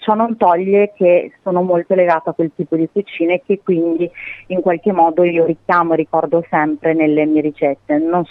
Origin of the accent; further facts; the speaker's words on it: Vicenza, Veneto, Italy; now in Torri di Quartesolo, Italy; Sono di Vicenza, della provincia di Vicenza, abito a Torre di Quartesolo, ma sono veneta doc da sempre.